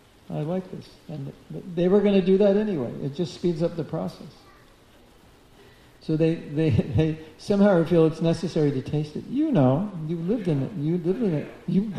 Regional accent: Los Angeles, California, United States; This is Los Angeles. I grew up in Los Angeles.

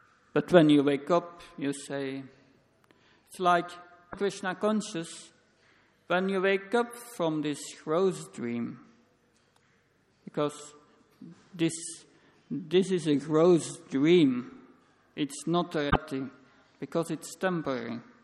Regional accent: Flanders, Belgium; first language Flemish; English is a second language; 40 years ago, I was raised in Flemish language.

